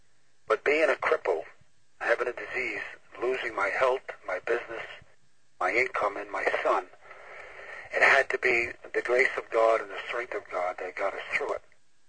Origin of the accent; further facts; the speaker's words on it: New York City, New York, United States; born there; I was born in East Harlem in New York City, so I was a streetwise guy, tough guy.